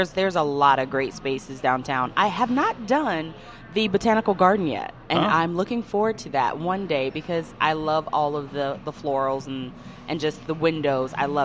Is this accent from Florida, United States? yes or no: yes; Fort Lauderdale, Florida, United States; now in Des Moines, United States; I'm from Fort Lauderdale, Florida.